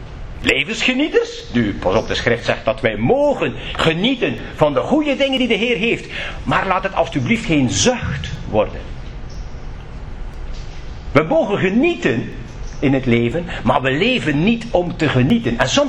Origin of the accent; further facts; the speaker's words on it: Flanders, Belgium; Het is niet erg, hoor, dat wij als Vlamingen aanbidden